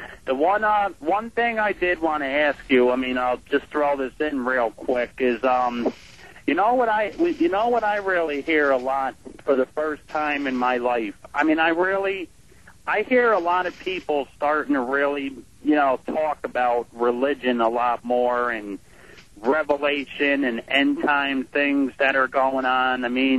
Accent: Albany, New York, United States; I'm born and raised in Albany, New York, but, you know, all of the, it's the capital of New York

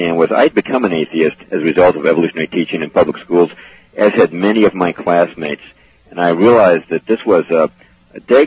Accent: Massachusetts, United States; I got into sort of a newspaper debate with an evolutionist in my hometown in Massachusetts

